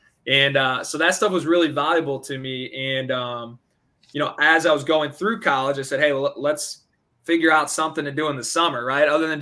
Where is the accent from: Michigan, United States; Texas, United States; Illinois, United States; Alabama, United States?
Illinois, United States; Whedon; Yeah. I'm from Whedon, Illinois. So yeah, it's weird. Almost anywhere else I could tell people I'm from Chicago